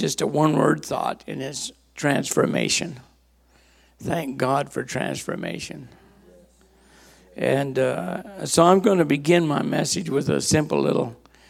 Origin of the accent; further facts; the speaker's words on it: New Mexico, United States; I grew up in New Mexico, so that's why I had horny toes.